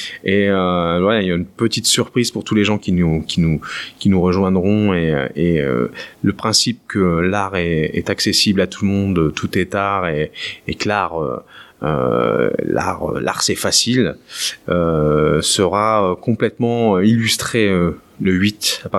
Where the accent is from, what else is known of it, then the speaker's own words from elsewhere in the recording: Italy; accent: Mediterranean, Italian; avec mon magnifique accent méditerranéen et italien.